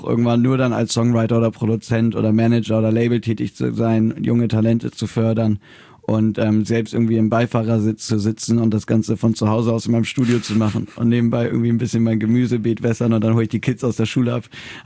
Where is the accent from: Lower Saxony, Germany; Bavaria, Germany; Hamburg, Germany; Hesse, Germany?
Hamburg, Germany; born there; dass ich halt einfach ein Dorfkind bin. Ich bin in Hamburg geboren, aber bin dann... Ab der fünften Klasse habe ich in einem ganz kleinen Dorf gewohnt